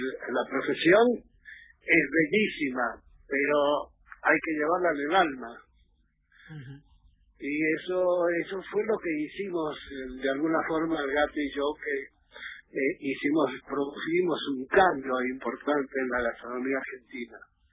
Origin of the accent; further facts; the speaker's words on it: Spain; Sí, mi España